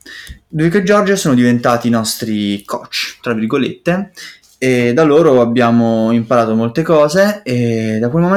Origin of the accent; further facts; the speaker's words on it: Abruzzo, Italy; now in Rome, Italy; noi siamo abruzzesi, ma viviamo a Roma da circa 5 anni.